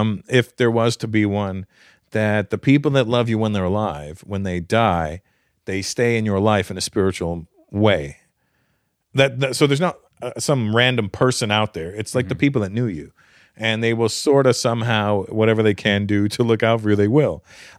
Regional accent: Toronto, Ontario, Canada; born there; I was born in Toronto.

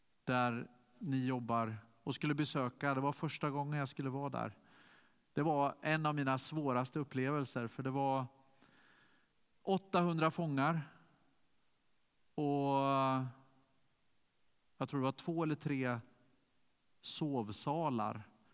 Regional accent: Sweden; jag är från Sverige och jag tror på Gud.

